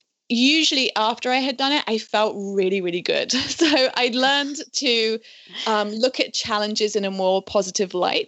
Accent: United Kingdom; obviously I'm not in my home country. I'm not from here. And people always ask this. All of my friends, you know, my lifelong friends and family, all of them are back in the UK

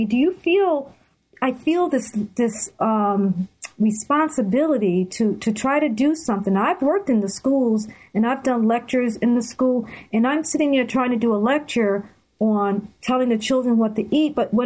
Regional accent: New Haven, Connecticut, United States; I grew up in New Haven, Connecticut, where I worked at Yale New Haven Hospital in the rare syndrome unit as a young nurse.

